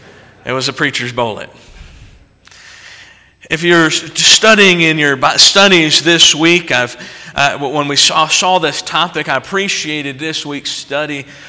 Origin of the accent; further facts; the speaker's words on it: Indiana, United States; There's some things about growing up in Indiana. First thing is, it's pretty flat.